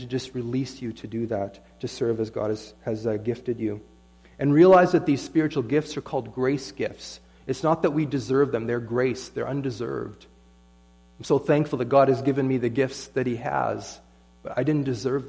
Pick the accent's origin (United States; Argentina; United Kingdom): United Kingdom; Scotland; now in Canada; because it was cheaper, because I'm Scottish.